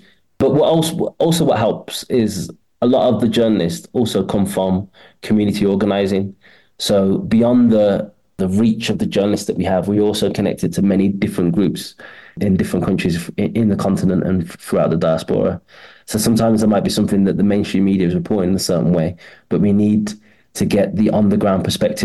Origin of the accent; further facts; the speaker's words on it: Sudan; No, I'm from Sudan.